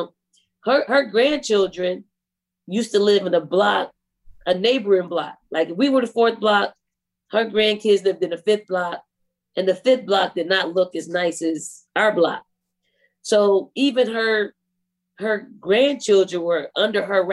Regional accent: Philadelphia, Pennsylvania, United States; Well, I grew up in Philadelphia, North Philly, specifically in the housing projects called the Raymond Rosen Housing Projects.

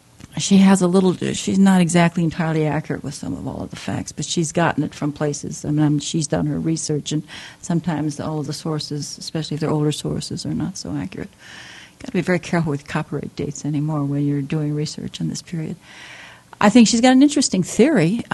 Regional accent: Chicago, Illinois, United States; now in Oregon, United States; Of course, I was born in Chicago. I'm actually I was from Illinois in the beginning. Moved to Oregon after I got married

